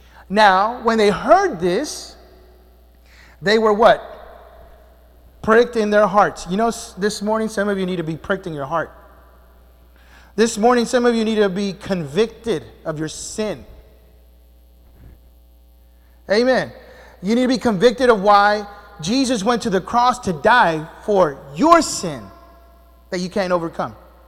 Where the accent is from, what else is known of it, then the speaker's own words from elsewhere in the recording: the South, United States; I'm from the South, amen?